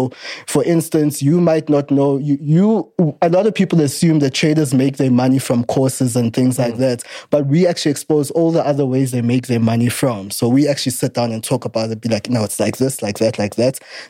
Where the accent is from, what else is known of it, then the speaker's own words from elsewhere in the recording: Gauteng, South Africa; I'm from the East Rand, by the way. So I'm an East boy all the way.